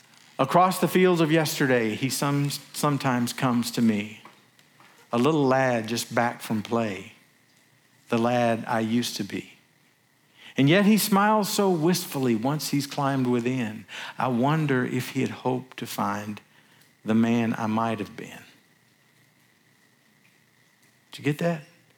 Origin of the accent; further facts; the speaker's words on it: Arkansas, United States; I grew up down in the Delta and between Little Rock and Memphis, and my mother lived down there for years.